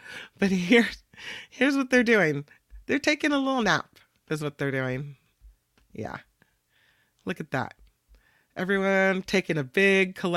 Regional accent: Petaluma, California, United States; And so I grew up here in Petaluma where I live now, but I went to high school in the Santa Cruz area.

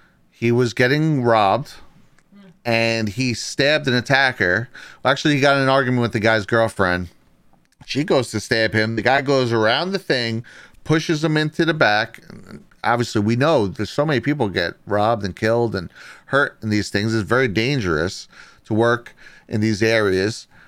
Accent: New Jersey, United States; also born or lived in New York City; I'm born in New York City. I was raised on the Jersey Shore. I am a New York City construction worker, okay?

